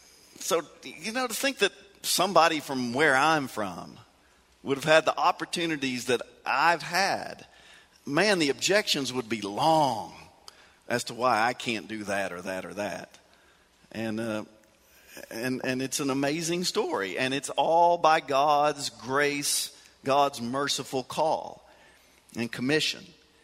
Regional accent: Middlesboro, Kentucky, United States; And I've already mentioned my hometown. I'm from Middlesboro, Kentucky. That's not Lexington or Louisville. That's not where people get educated. I'm from the backwater. That's Appalachian Mountains, backwater.

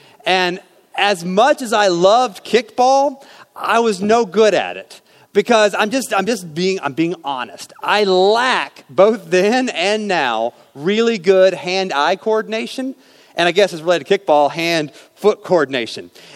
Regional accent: St. Joseph, Missouri, United States; that's right, you may not have known that, I grew up in St. Joe.

